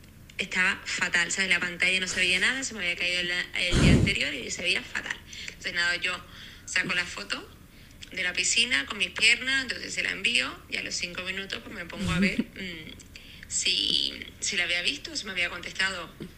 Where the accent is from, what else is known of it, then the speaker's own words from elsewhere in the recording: Las Palmas, Canary Islands, Spain; Estamos en Las Palmas, de donde yo soy